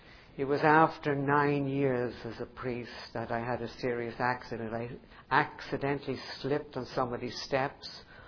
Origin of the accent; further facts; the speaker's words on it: Dublin, Leinster, Ireland; now in United States; I grew up in Dublin, Ireland. That's why I speak correct English and not American. And I, in a devout Catholic family, where we prayed to Mary every evening in the rosary.